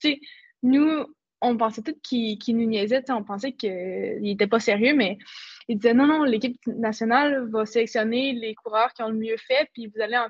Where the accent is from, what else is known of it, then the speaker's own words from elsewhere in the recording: Saint-Augustin-de-Desmaures, Quebec, Canada; moi je viens de Saint-Augustin-de-Desmaures, c'est comme une ville juste à l'extérieur de Québec. Et puis mes parents ils ont déménagé à Neuville dans la région de Portneuf quand on est arrivé en sixième année. Fait que j'ai toujours grandi un peu comme dans les alentours de Québec.